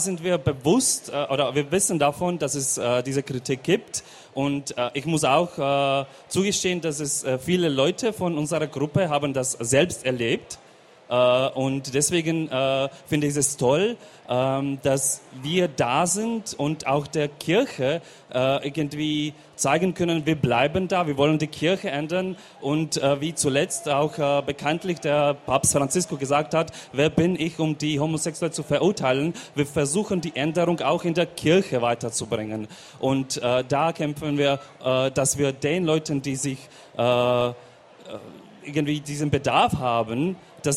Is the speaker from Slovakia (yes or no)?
yes; Slovakia; German is a second language; now in Bavaria, Germany; Also zum Beispiel, ich komme aus der Slowakei